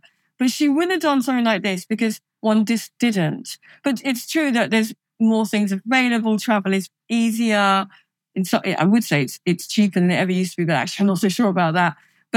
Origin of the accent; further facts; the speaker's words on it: South East England, United Kingdom; I'm actually from Kent, but I did live in London and I had a house there